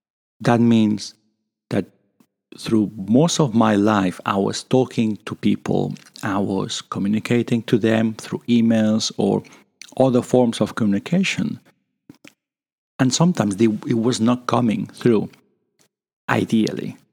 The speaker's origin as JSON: {"language": "English", "country": "Spain", "second_language": "English", "lives_now": "United Kingdom", "said": "I'm originally from Spain, and English is not my first language. And when I came to the UK, when I mentioned that I'm from Spain"}